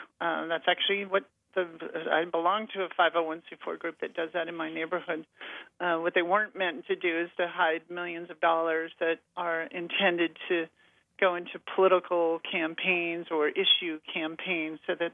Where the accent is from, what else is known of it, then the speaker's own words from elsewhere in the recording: Montana, United States; I'm from Montana. I grew up hearing those stories about the history of the mines in places like Butte, Montana